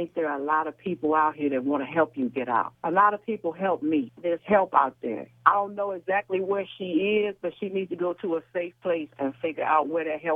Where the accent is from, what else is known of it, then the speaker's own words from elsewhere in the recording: Cleveland, Ohio, United States; In Cleveland. I'm from Cleveland, Ohio.